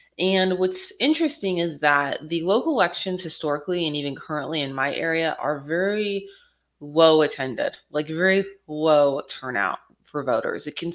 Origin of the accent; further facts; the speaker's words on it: Florida, United States; I'm from Florida, so DeSantis, Governor DeSantis, is currently in office there.